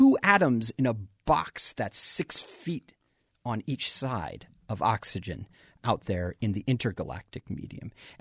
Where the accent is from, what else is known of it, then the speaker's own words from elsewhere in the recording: Colorado, United States; One of the questions came from somebody in Colorado, and I grew up in Colorado.